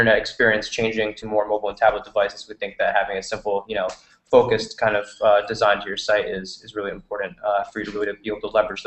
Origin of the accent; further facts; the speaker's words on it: New England, United States; I'm 29 years old. I'm originally from New England, about 40 minutes north of Boston.